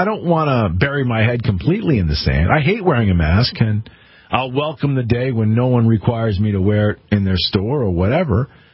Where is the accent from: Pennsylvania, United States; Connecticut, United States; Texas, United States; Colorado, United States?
Connecticut, United States; I want to share a story with you guys about a charity that we're doing in my home state of Connecticut for a group of veterans.